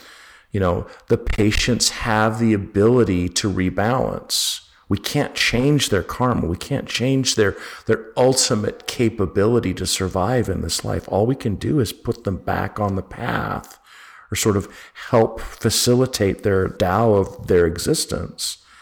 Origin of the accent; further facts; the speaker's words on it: Utah, United States; also born or lived in Berkeley, California; now in Georgia, United States; And I grew up in Utah and I live in the Bible Belt. So now in Georgia.